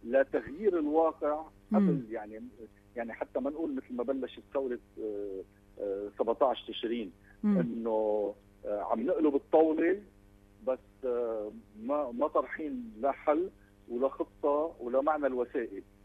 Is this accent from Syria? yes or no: no; Lebanon; ما في شيء بإيدنا نحن كلبنانيين